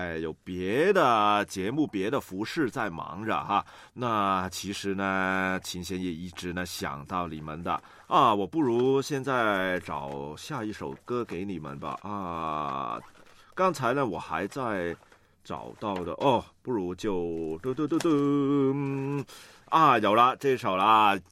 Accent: Hong Kong; 作为一个香港土生土长的一个人呢，我就想到以下的这首歌曲，可能你也会想到吧，如果你留意香港的歌的话。

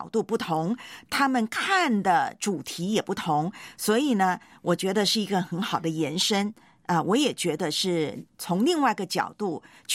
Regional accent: Taiwan; now in Hong Kong; 我活到这把年龄能够呢从我的老家台湾到香港还活得好好的

